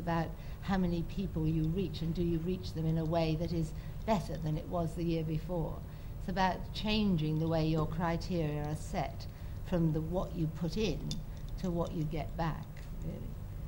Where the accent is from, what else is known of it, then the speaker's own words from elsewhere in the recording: United Kingdom; being British, we were very passionate about what we did